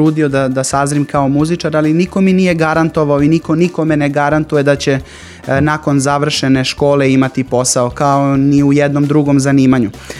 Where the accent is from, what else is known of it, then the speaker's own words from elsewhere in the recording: Niš, Southern and Eastern Serbia, Serbia; Ja sam inače Nišlija